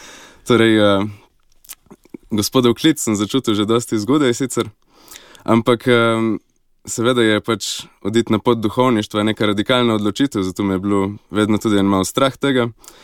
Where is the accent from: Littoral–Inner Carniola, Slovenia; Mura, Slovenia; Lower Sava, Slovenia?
Littoral–Inner Carniola, Slovenia; Postojna; Rojen sem leta 92 v Postojni. V osnovno šolo sem hodil v Prestranek.